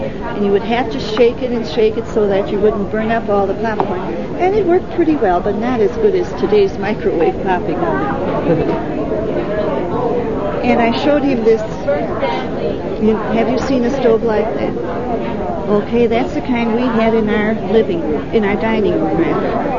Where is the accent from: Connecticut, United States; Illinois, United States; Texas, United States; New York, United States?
Texas, United States; I hadn't lived up here very long. I'm originally from Texas.